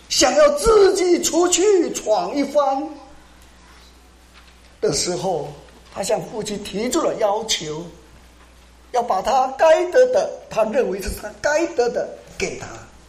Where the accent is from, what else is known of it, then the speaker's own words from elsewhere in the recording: China; 我们都是从大陆过来的